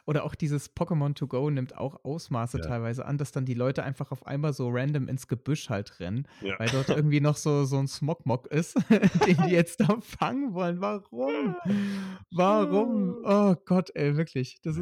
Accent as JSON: {"language": "German", "town": "Leipzig", "region": "Saxony", "country": "Germany", "tie": "born or raised there", "said": "Ich fahre morgen in Mikas Heimat und meine alte Heimat nach Leipzig wieder."}